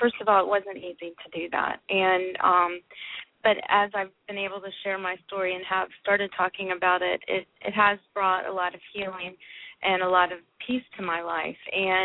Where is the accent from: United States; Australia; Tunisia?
United States; Orlando, Florida; Well, I grew up in Orlando, and fortunately, as a lot of people do know, my childhood wasn't the best.